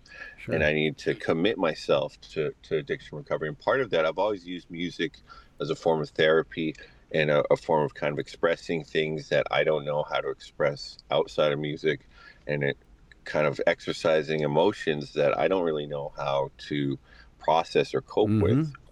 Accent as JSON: {"language": "English", "town": "Osoyoos", "region": "British Columbia", "country": "Canada", "tie": "born or raised there", "said": "I'm from the Osuyas Indian Band in South Okanagan Valley."}